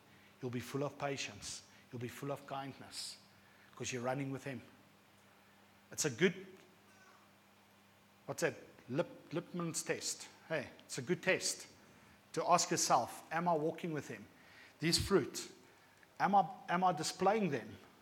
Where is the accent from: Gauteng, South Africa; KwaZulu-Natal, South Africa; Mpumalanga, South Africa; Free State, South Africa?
Gauteng, South Africa; Edenvale; But I'm from the Vale.